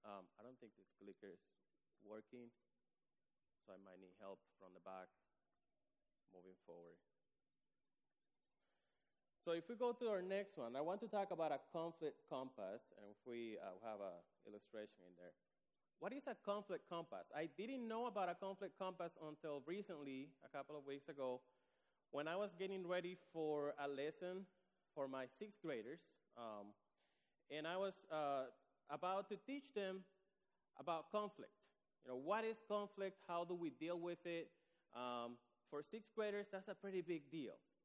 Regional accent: Dominican Republic; I grew up in the Dominican. It's always hot in there. Spoiled little Dominican.

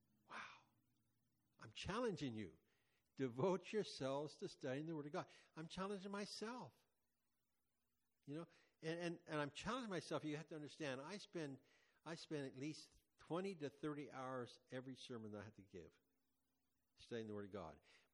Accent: Quincy, California, United States; And I thought of my friend in my hometown, Quincy, California.

